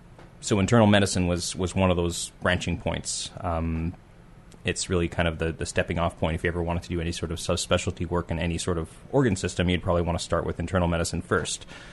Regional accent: Winnipeg, Manitoba, Canada; born there; So originally I was born in Winnipeg, Canada.

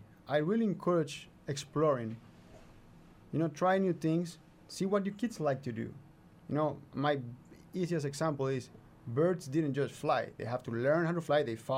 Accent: Colombia; You know, I come from Colombia, where vaccination is still a problem and these diseases still happen.

